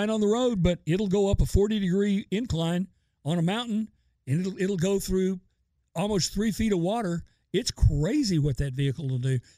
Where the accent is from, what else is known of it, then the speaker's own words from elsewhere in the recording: Texas, United States; You can tell I'm from Texas.